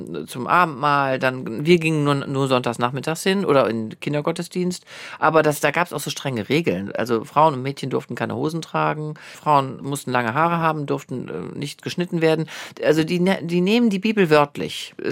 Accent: Wuppertal, North Rhine-Westphalia, Germany; Ich komme aus Wuppertal.

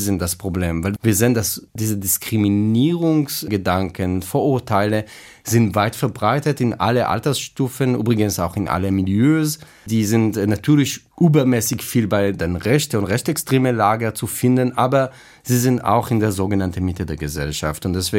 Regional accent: Israel; German is a second language; Ich bin im Kibbutz aufgewachsen. Kibbutz ist sozusagen eine sehr geschlossene Community. Also natürlich hatten wir Kontakte mit Gleichaltrigen auch in anderen Städten, aber das ist ein kleiner Kibbutz, Mitte von der Wüste.

